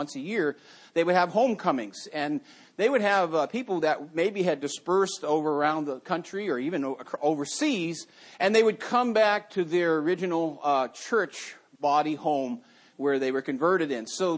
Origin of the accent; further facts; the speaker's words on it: Massachusetts, United States; And so he must have been a Yankees fan because when he heard from I was from Massachusetts, he didn't give us any break.